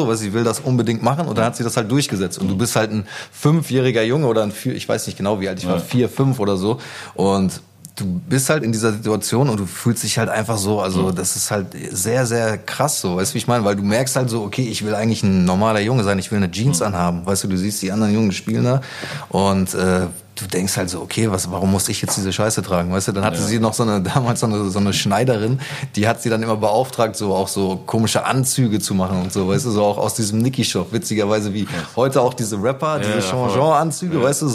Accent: Gütersloh, North Rhine-Westphalia, Germany; Ich bin in Gütersloh geboren und da auch aufgewachsen. Also noch nicht mal genau in Gütersloh, sondern in so einem kleinen Vorort. Gütersloh-Isselhorst heißt der.

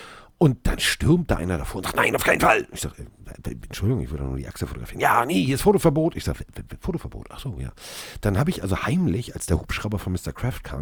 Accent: Hamburg, Germany; ich bin aus Hamburg

